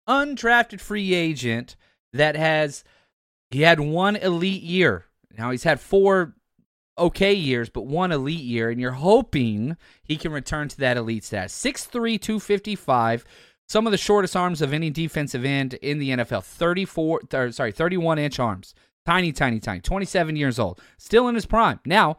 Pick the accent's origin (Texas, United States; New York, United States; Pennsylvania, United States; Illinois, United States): Texas, United States; also born or lived in Kansas City; Born and raised in Texas, and then went to grad school in Kansas City, okay?